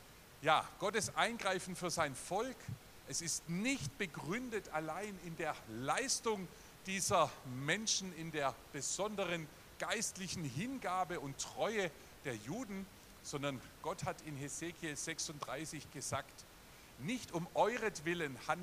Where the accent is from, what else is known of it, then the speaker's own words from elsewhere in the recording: Baden-Württemberg, Germany; accent: Swabian; Ich bin ein Schwabe, das hört man ein bisschen am Dialekt.